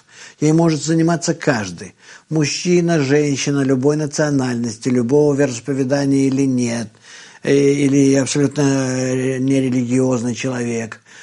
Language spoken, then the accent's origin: Russian; Israel; я из Израиля преподаю, живу в Израиле